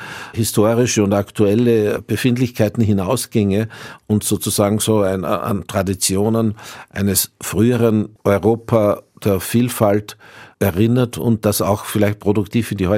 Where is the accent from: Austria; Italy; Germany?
Austria; Wie sehr das jetzt mit Österreich und meiner, ja, könnte man sagen, nicht nur kleinösterreichisch heutigen, sondern eher altösterreichisch Vergangenheit zusammenhängt